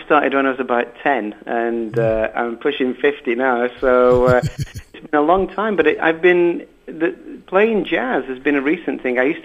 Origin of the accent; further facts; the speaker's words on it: Liverpool, North West England, United Kingdom; Well, I am. Yeah, I'm from Liverpool.